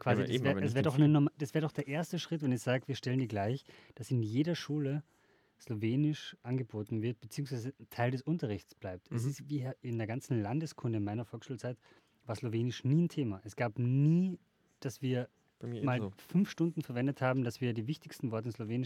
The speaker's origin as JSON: {"language": "German", "region": "Carinthia", "country": "Austria", "said": "Entschuldigung, ich bin Kärntner. Ich spreche Deutsch"}